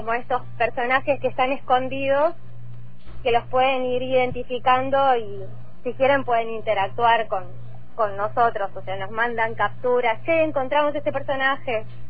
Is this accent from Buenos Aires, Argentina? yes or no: no; Luis Beltrán, Río Negro, Argentina; Entonces me crié en Beltrán